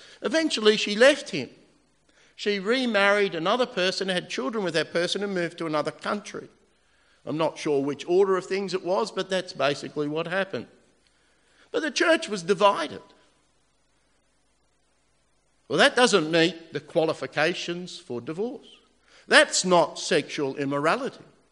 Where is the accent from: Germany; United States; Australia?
Australia; Queensland; when I was growing up in Queensland